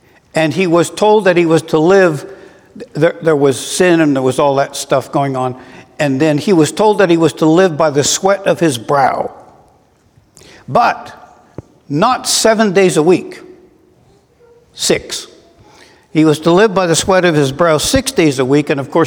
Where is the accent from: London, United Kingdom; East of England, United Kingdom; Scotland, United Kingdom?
Scotland, United Kingdom; also born or lived in Canada; I was raised in Scotland and Canada, and typically we had no Christians on our street.